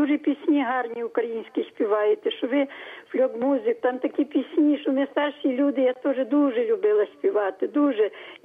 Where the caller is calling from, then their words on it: Lviv, Lviv Oblast, Ukraine; я з Львова.